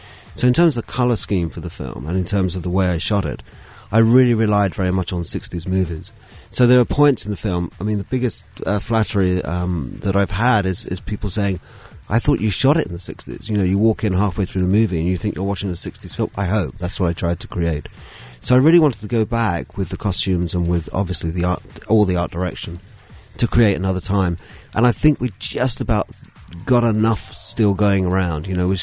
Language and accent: English; London, United Kingdom; around me growing up in Islington in North London, most of my uncles had fought in the Second World War.